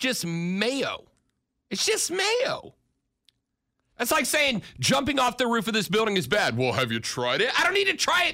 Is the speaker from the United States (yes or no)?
yes; Florida, United States; now in South Carolina, United States; so I'm a transplant too. I came up from Florida.